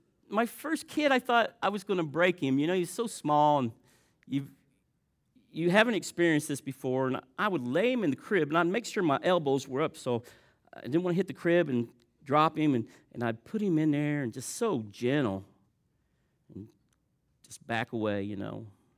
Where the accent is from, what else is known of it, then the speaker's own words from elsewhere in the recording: Vivi, Indiana, United States; My hometown is Vivi, Indiana. There are churches in Vivi, Indiana.